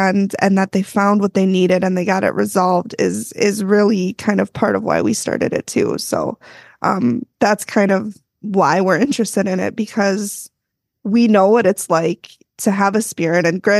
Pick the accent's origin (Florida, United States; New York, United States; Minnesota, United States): Minnesota, United States; Plus, we're Minnesotan, so we apologize for everything.